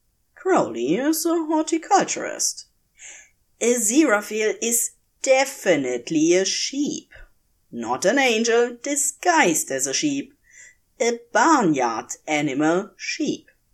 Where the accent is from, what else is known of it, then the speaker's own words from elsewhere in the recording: Wales, United Kingdom; It's okay. I can write this. I'm Welsh.